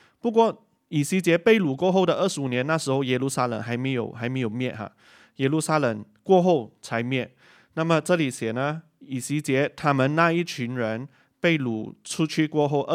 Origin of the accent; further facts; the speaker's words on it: Malaysia; now in Cardiff, United Kingdom; 我从马来西亚来，然后我是在2019年的九月服侍到现在，那么就有一年多的时间了。